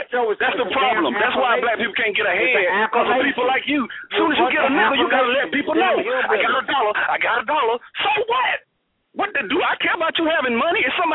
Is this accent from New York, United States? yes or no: no; Alabama, United States; I'm from Alabama, so I'm broke.